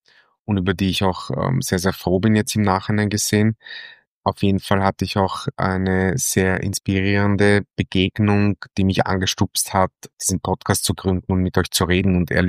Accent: Vienna, Austria; Wie unschwer zu hören ist, komme ich aus Wien und war 7 Jahre auf Langzeitreise.

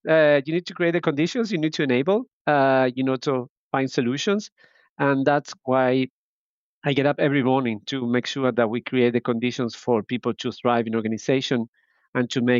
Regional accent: Argentina; English is a second language; I was born and raised in Argentina, in a small town, very small, of 7,000 people living there.

